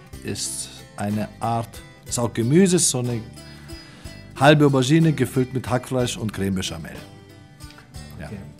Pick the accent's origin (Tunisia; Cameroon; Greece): Greece; now in Germany; Dadurch, dass es bei uns in Griechenland ja viel wärmer ist, sind ganz andere Essgewohnheiten wie hier in Deutschland.